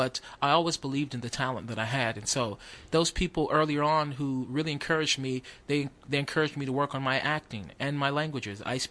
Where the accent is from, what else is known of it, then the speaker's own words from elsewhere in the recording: Youngstown, Ohio, United States; I'm from Youngstown, Ohio.